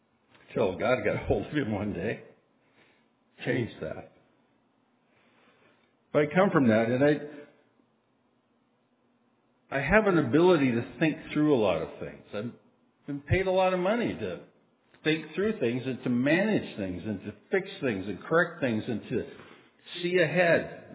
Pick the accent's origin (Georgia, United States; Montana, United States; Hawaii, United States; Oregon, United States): Montana, United States; I come from Montana. It's a very Marlboro man, take care of yourself.